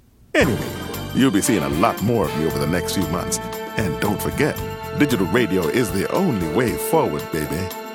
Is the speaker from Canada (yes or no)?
no; Stockport, North West England, United Kingdom; I'm from Stockport.